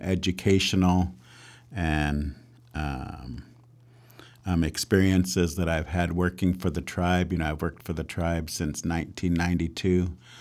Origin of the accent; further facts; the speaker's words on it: Yakima, Washington, United States; also born or lived in Seattle; now in Warm Springs, United States; My background, I was born in Seattle, grew up in Yakima, and moved here to Warm Springs in 1992. My mom moved back here to take care of my grandpa before he passed away.